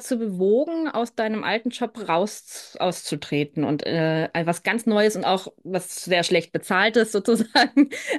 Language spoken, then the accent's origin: German; Munich, Bavaria, Germany; Ich komme aus München ursprünglich, also so ein bisschen bayerisch, aber meine Eltern aus Hessen. Deshalb spreche ich eigentlich nichts. Halt Hochdeutsch.